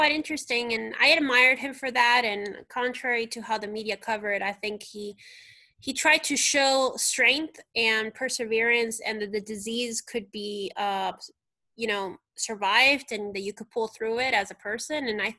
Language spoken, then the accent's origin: English; Miami, Florida, United States; Most of you know I'm an attorney from the Miami area.